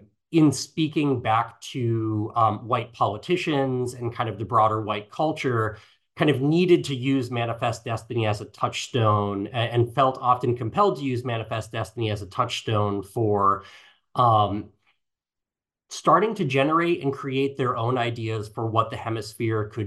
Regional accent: Massachusetts, United States; I'm originally from Massachusetts, where I grew up, and I went to the University of Massachusetts there.

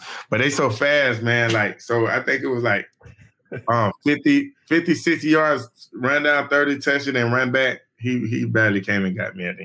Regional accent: Orlando, Florida, United States; you know, I'm from Orlando. I stay in Orlando.

